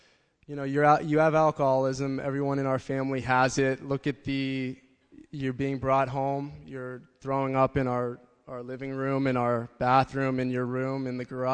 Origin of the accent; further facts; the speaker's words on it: Rye, New York, United States; I grew up in Rye, New York. It's a suburb of Manhattan here.